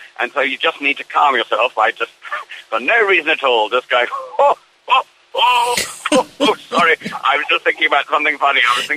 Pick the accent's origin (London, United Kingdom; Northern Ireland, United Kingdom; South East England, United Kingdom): South East England, United Kingdom; Ringwood; I'm from Ringwood. I grew up in Ringwood, just down the road from Bournemouth.